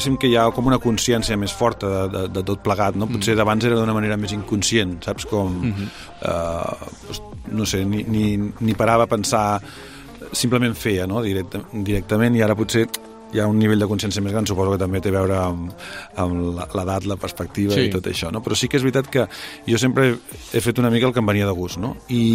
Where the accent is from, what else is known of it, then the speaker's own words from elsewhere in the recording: Tarragona, Catalonia, Spain; jo sóc nascut a Tarragona i ja pel simple fet de néixer allí hi ha tot un bagatge folclòric i cultural que t'acompanya sonor, i jo he sigut casteller des de petit, de família molt friqui castellera